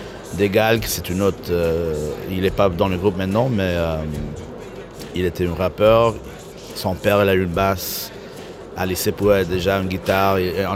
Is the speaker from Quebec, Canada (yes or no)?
no; Toronto, Ontario, Canada; born there; also born or lived in Nairobi / Bucharest; Moi, je suis né à Toronto. Et après, je voyageais beaucoup comme fils diplomate, you know, l'histoire classique. So, Nairobi, Kenya et Bucarest, Roumanie.